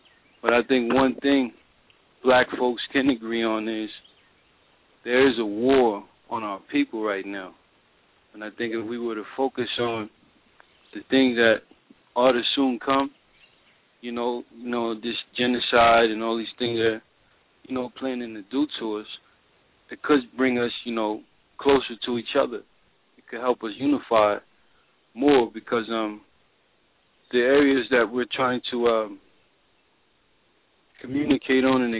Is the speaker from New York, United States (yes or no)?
yes; New York, United States; now in Georgia, United States; I'm from New York, but I'm currently residing in Georgia right now.